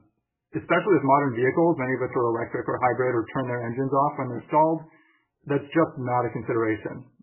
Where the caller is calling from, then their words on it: Davis, California, United States; I'm calling in from Davis.